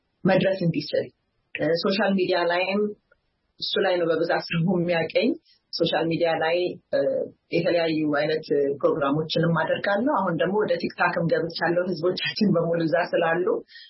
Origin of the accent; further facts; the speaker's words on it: United States; ማለት አሜሪካ ውስጥ ነው ያደኩት።